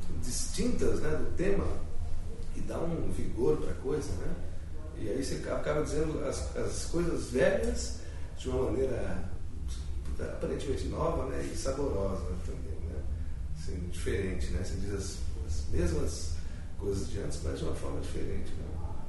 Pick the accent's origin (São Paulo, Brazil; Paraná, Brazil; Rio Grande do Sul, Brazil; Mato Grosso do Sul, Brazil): Mato Grosso do Sul, Brazil; Ponta Porã; also born or lived in Rio de Janeiro; Fui morar um tempo no Rio, também internacional, não consegui, fiquei 8 meses, nasci no Rio, por fatalidade fui criado em Ponta Porã, não me dei bem com o Rio, né?